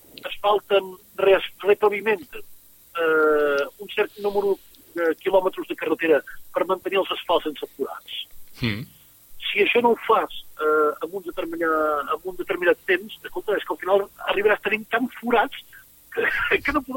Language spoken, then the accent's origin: Catalan; Vic, Catalonia, Spain; Jo soc de Vic.